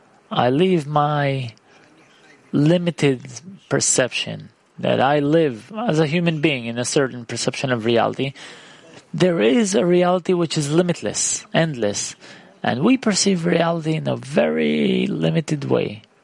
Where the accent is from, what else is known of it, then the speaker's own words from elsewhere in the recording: Ramat Gan, Tel Aviv District, Israel; I'm from Ramat Gan.